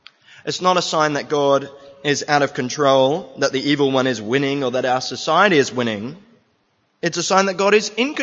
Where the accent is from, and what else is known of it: England, United Kingdom; born or raised there